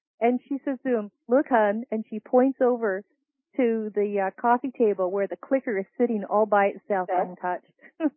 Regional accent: Canada; I'm dyslexic. I never could spell. I'm Canadian and some words are spelled different.

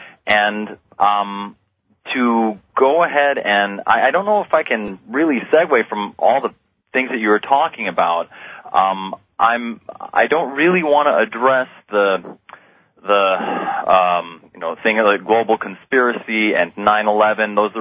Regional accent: United States; now in Vienna, Austria; I'm a composer and entrepreneur. I live in Vienna, Austria. I was born and raised in the States.

